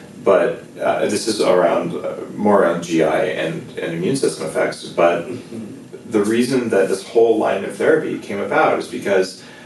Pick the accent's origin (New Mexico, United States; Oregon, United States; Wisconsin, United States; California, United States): New Mexico, United States; I grew up with them in New Mexico